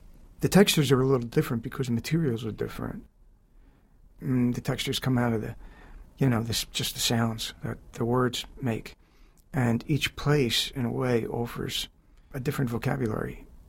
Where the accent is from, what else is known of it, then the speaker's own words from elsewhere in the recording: Philadelphia, Pennsylvania, United States; I grew up in a very, very old style Italian immigrant working class neighborhood.